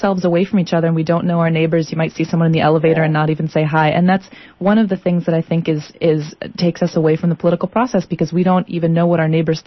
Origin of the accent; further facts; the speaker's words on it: Chicago, Illinois, United States; I grew up in the Chicago area, and there was incredible stories in the Chicago urban history about machine politics